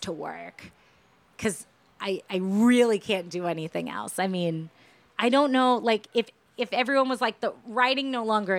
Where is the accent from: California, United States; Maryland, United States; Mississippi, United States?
California, United States; Los Angeles; I'm from Los Angeles, Pasadena area